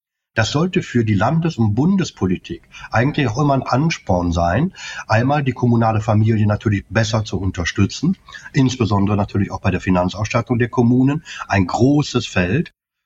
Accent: North Rhine-Westphalia, Germany; Ja, ich komme aus dem Rheinland und da sagt man, man kennt sich, man hilft sich.

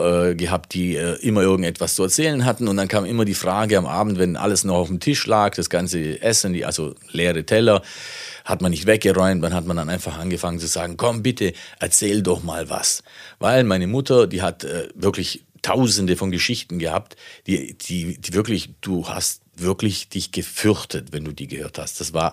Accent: Italy; now in Germany; Du weißt ja, bei uns in Italien ist ja die Zahl 13 eine Glückszahl und hier ist sie eine Pechszahl.

